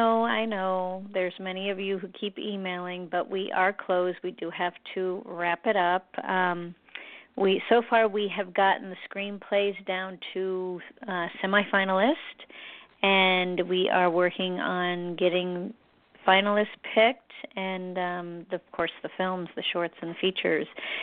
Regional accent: Orlando, Florida, United States; I consider Orlando kind of my hometown.

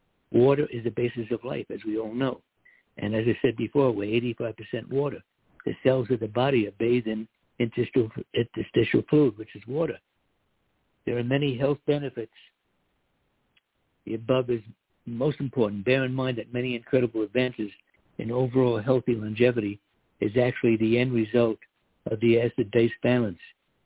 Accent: United States; When I was a kid growing up in America, you hardly ever heard about someone or some relative getting cancer

